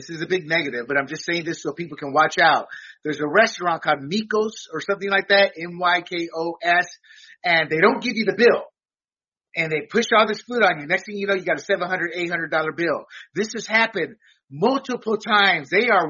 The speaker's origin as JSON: {"language": "English", "country": "Panama", "tie": "born or raised there", "said": "I was born and raised in Panama. I've seen voter fraud."}